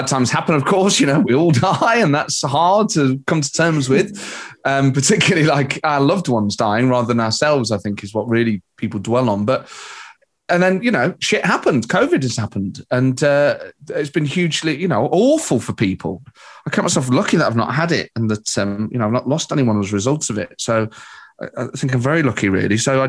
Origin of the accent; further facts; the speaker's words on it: Nottingham, East Midlands, United Kingdom; So our family holidays were on the east coast of England, as a lot of Nottingham people and people in the East Midlands.